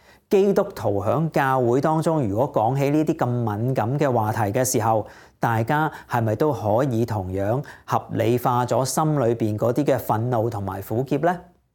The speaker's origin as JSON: {"language": "Chinese", "country": "Canada", "said": "當然作為加拿大人，我們最關心的就是關稅的問題"}